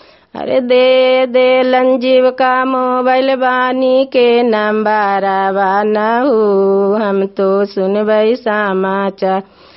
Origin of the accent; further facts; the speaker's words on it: Bhowi, India; भोवी ग्राम के रहने वाली हूँ।